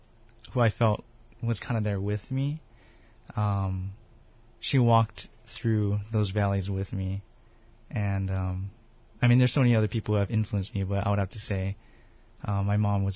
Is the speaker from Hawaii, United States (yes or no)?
yes; Pearl City, Hawaii, United States; Well, I grew up in Pearl City, here on Honolulu in Oahu, Hawaii. And I grew up in a strong Christian home.